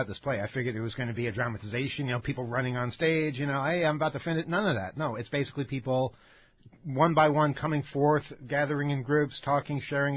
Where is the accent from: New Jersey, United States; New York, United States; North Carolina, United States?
New York, United States; You know, we're from New York. We don't care.